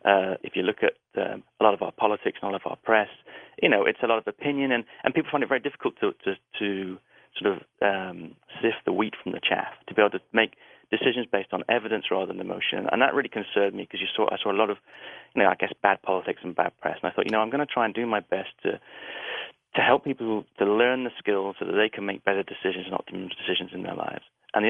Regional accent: England, United Kingdom; We as you know, being English, we're not that fond of smugness or self-aggrandizing.

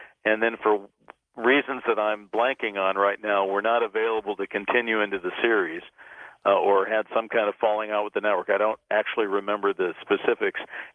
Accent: Eugene, Oregon, United States; Man, I'm from Eugene.

